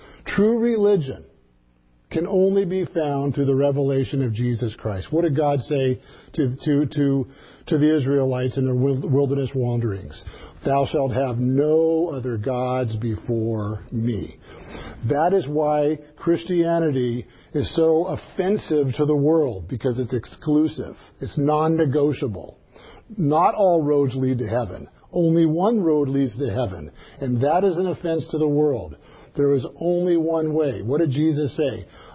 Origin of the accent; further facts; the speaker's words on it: California, United States; accent: no accent; I'm one of the rare people on the planet that has no culture, has no religious background. I'm a Californian. We have no accent.